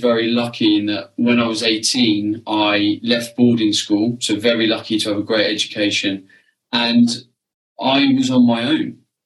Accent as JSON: {"language": "English", "town": "Portsmouth", "region": "South East England", "country": "United Kingdom", "tie": "born or raised there", "lives_now": "Suffolk, United Kingdom", "said": "I suppose I consider home where I am now, which is Suffolk in the UK. I grew up on the south coast, like Portsmouth kind of area, but my dad was in the military, so we flew around like everywhere."}